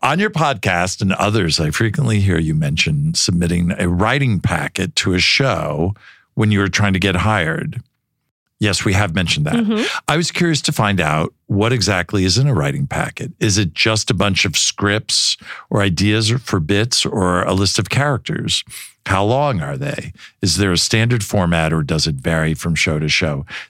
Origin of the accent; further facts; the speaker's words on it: New Jersey, United States; I grew up there in New Jersey.